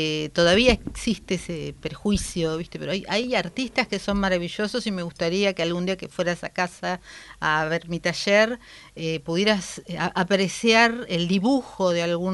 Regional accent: La Plata, Buenos Aires Province, Argentina; Y la ciudad de La Plata, sí, que es de donde vengo.

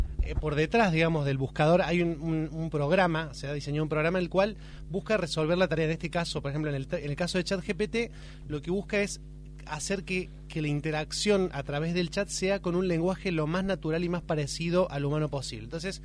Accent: Córdoba, Argentina; born there; now in Buenos Aires, Argentina; En Córdoba capital y nací allá y me vine hace 9 años para hacer música acá

